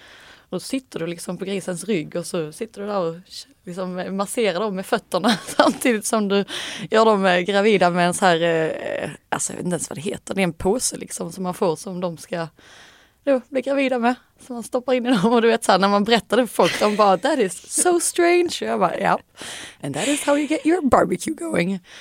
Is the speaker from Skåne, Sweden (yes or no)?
yes; Vittskövle, Skåne, Sweden; Jag växte upp på en liten grusväg som heter Galoppvägen i min lilla by Vittskövle. Och sen så växte vi upp med ett lantbruk där pappa var inspektör.